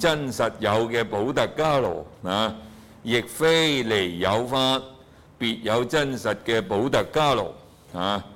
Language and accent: Chinese; China; 我們中國人呢就執著那個什麼那個魂魄，